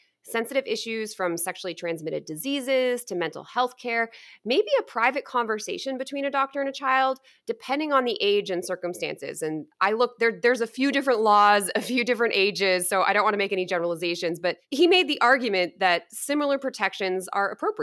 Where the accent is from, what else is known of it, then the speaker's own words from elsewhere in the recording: Londonderry, New Hampshire, United States; growing up in Londonderry